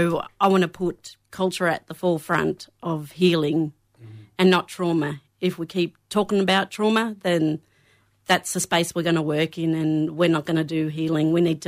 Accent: Toomelah, New South Wales, Australia; Mm-hmm. I'm from Toomala, Bogabilla, Gamilaroi tribe.

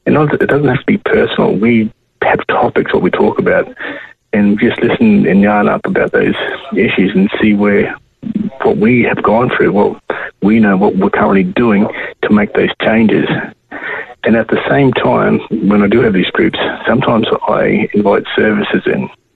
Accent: Ingham, Queensland, Australia; also born or lived in Townsville; now in Brisbane, Australia; So I was born in Townsville, stolen generation, put in Karama. I was fostered to a family in Ingham, where two other foster kids were living there as well. And then I moved to Brisbane just recently

